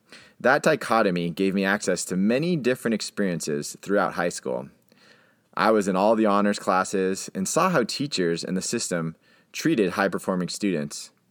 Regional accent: California, United States; I grew up in Southern California, a product of a small beach suburban community, 90s punk rock and video games.

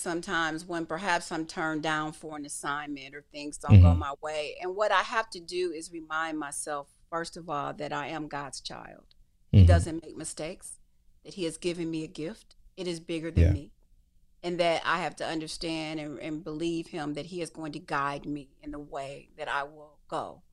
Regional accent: Detroit, Michigan, United States; I know a lot of boxers because I come from Detroit

